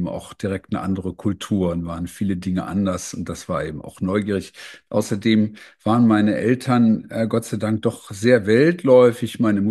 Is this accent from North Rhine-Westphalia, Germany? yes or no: yes; Kleve, North Rhine-Westphalia, Germany; Am Niederrhein in Kleve, dicht an der holländischen Grenze.